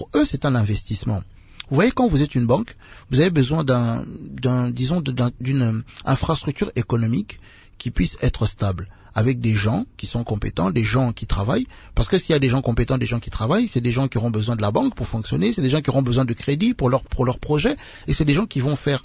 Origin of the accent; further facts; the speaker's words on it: DR Congo; comme on dit ici chez nous au Congo.